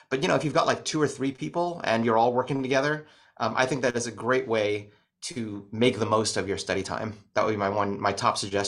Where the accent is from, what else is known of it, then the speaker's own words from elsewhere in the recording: New York, United States; I've been doing musicals since since age seven or something when I grew up in New York.